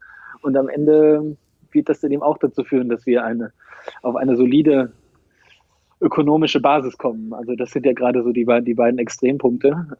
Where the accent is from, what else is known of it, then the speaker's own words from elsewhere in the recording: Dortmund, North Rhine-Westphalia, Germany; also born or lived in Ostwestfalen; aus Dortmund. Im September 84 geboren in Ostwestfalen.